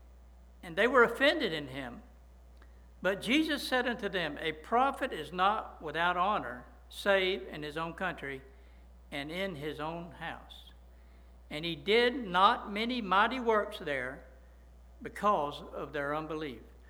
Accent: Pavo, Georgia, United States; Now, I'm from Pavo, but I do know this.

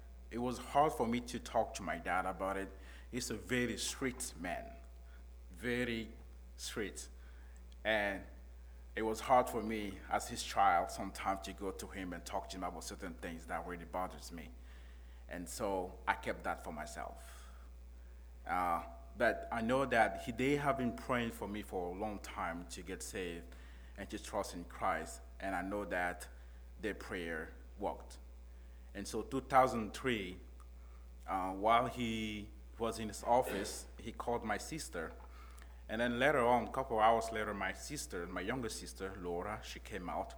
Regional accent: Togo; I'm from Togo, West Africa.

